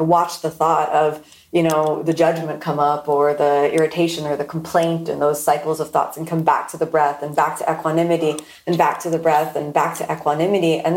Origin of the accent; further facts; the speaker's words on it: Florida, United States; I'm born and raised in Florida and, you know, like rain and cold weather, I start to have some kind of visceral like